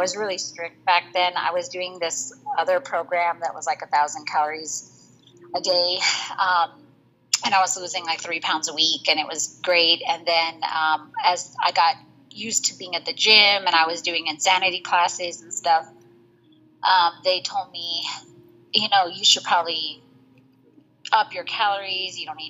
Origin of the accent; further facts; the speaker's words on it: New Mexico, United States; So let's see. … I'm from New Mexico.